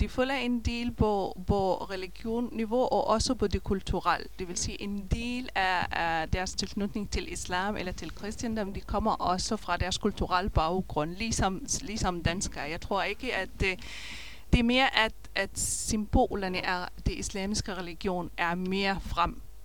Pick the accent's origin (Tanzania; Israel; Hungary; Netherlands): Israel; Danish is a second language; now in Denmark; I det verden, jeg kommer fra Israel